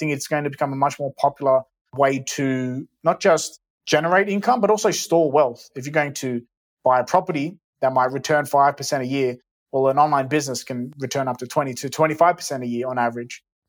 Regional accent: Australia; I mean, I grew up in Australia.

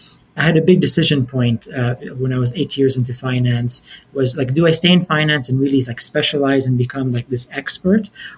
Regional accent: Switzerland; I grew up in Switzerland, where there wasn't even like access to like doing things like AP exams. It was like a British system.

